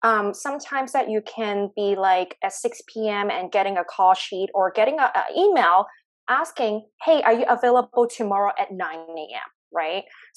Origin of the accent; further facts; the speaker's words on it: Hong Kong; English is a second language; moved away; I flew back to Hong Kong because I originally from there. I born and raised in Hong Kong. I flew back on 2010, spent 6 months there and got makeup certificates.